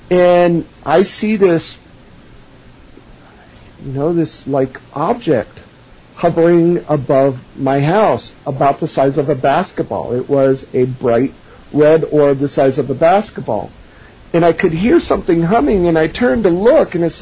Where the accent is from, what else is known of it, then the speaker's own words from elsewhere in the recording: Denver, Colorado, United States; I was born in Denver and, pretty much grew up in Denver, in Southwest Denver. I went to one of the toughest schools in the city.